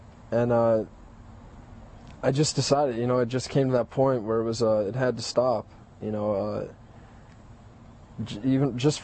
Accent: California, United States; I took a road trip and I went back out to my hometown in California. I stayed there for a while, then I went to Las Vegas and went to a bunch of states, you know, on my way back. I lived in North Carolina for a couple months during the winter last year.

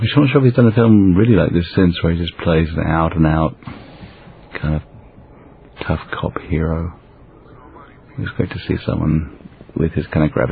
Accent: Jamaica; also born or lived in London, England; they certainly had been in London, which is where I'm from. In fact, I was born and brought up in Jamaica.

